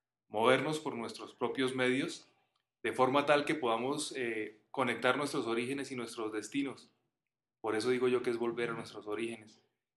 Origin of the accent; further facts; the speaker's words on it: Bogotá, Colombia; Ciudades como Bogotá, de donde yo vengo